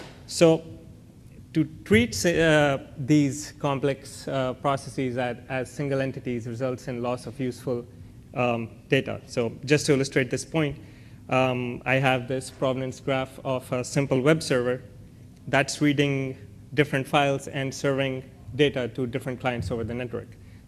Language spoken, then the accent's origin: English; Pakistan; I'm visiting SRI from Pakistan